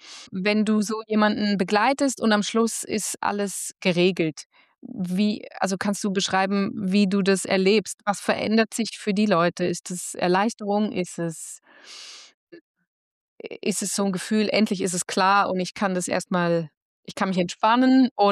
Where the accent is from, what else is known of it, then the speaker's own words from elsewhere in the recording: United States; als Amerikaner muss man sich ja ständig bewusst sein